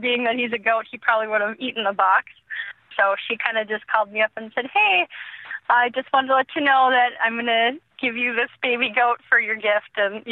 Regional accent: Duluth, Minnesota, United States; I'm 28 years old, and I'm from Duluth, Minnesota.

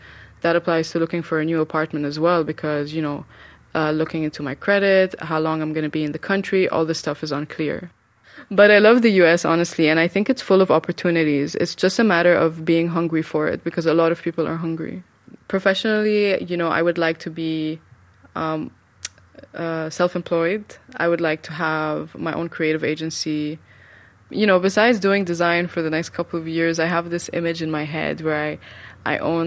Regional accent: Dubai, United Arab Emirates; moved away as an adult; now in United States; I'm from Syria, but I was born and raised in Dubai. So I came to the U.S. in August 2013 to do a master in filmmaking.

